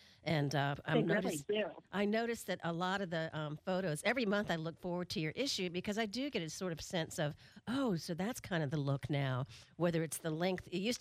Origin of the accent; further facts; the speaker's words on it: Atlanta, Georgia, United States; Well, and I grew up in Atlanta, actually.